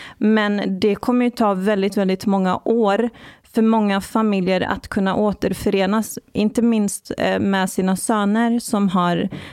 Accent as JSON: {"language": "Swedish", "country": "Iran", "said": "Jag är också från Iran."}